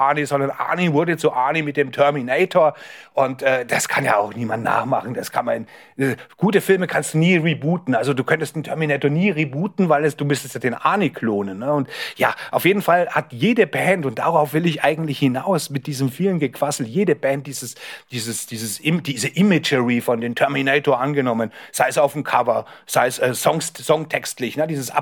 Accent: Bavaria, Germany; Die heißt dann bei uns in Bayern Leberkuchen.

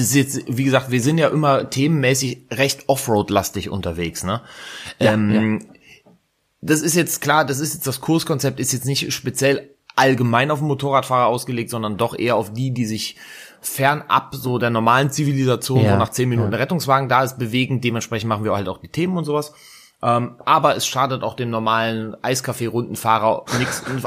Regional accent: Rhineland, Germany; Damit ich bin Rheinländer, ich rede da Klartext.

